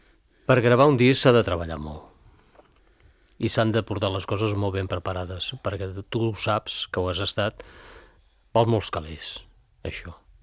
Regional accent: Calella, Catalonia, Spain; Que com que som de Calella, som d'aquí, no ens adonem compte d'aquestes coses.

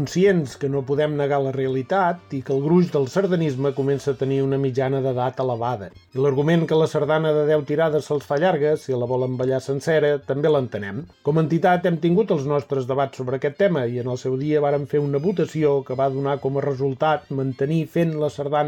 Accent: Catalonia, Spain; com empordanesos que som, i considerant que és precisament a l'Empordà on va néixer la sardana com la coneixem ara

